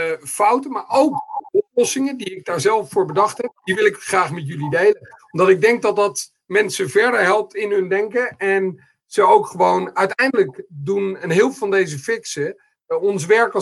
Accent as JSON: {"language": "Dutch", "town": "Amsterdam", "region": "North Holland", "country": "Netherlands", "said": "Verder, ik kom uit Amsterdam."}